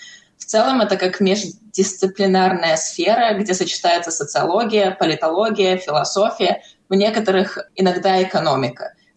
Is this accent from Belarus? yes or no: yes; Belarus; изначально я выросла в Беларуси, и мне очень повезло путешествовать, включая такие страны, как Южная Африка, потом Австралия и много стран в Европе.